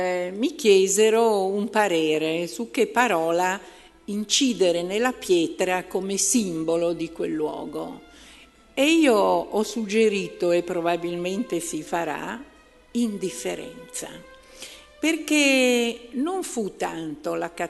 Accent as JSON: {"language": "Italian", "town": "Milan", "region": "Lombardy", "country": "Italy", "tie": "born or raised there", "said": "sono nata a Milano, una famiglia milanese da 2-3 generazioni e una famiglia ebraica laica."}